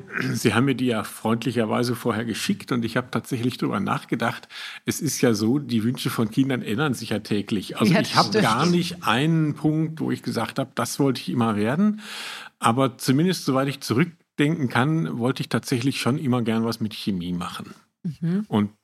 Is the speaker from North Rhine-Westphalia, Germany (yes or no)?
yes; North Rhine-Westphalia, Germany; born there; ich komme gebürtig aus dem Münsterland und habe dann dort studiert.